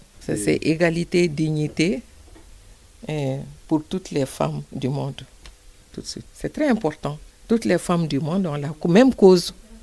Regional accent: Bamako, Mali; now in Montreuil, France; mon père est originaire de Kangaba, mais moi je viens de, j'ai passé toute mon enfance à Bamako. Depuis que je suis arrivé à Paris en 89, je suis à Montreuil. De Montreuil de 89 jusqu'à aujourd'hui, je suis à Montreuil.

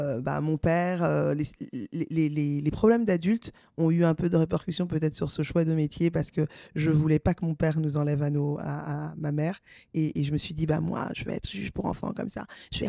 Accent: Paris, Île-de-France, France; also born or lived in Pantin; Paris, 11e, Pantin. Voilà, j'ai toujours été en région parisienne.

